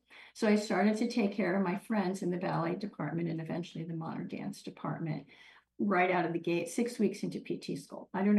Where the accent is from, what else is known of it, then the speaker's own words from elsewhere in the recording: Washington, District of Columbia, United States; So I was a dancer and I grew up in Washington, D.C.